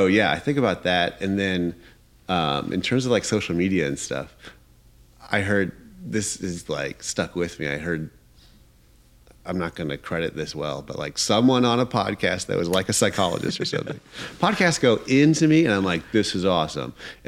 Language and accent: English; Iowa City, Iowa, United States; So like we did one in Iowa City, Iowa, my hometown last year.